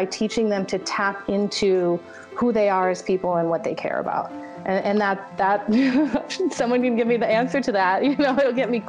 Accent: Egypt; also born or lived in Thailand / Saudi Arabia; I grew up in Egypt. I was actually born in Thailand. I identify as Thai American, being that my mother's Thai and my dad is American. Growing up in Egypt allowed me another cultural context.

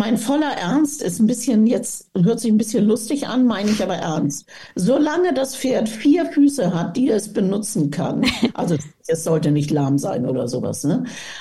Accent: Bavaria, Germany; ich komme aus dem Allgäu

